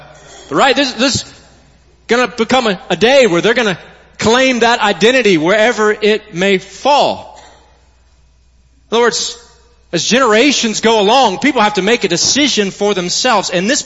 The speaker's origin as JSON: {"language": "English", "region": "Arkansas", "country": "United States", "lives_now": "Alabama, United States", "said": "I'm from Arkansas. Ashley and I both are. And so we cheer for the Hogs. And all of our kids have been born here in Alabama."}